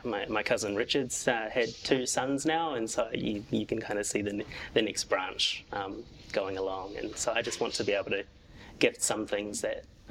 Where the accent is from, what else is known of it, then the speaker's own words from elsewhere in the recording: Whangarei, Northland, New Zealand; I grew up in Whangarei, Te Tai Tokoro, but exploring my taha Māori over on the east coast.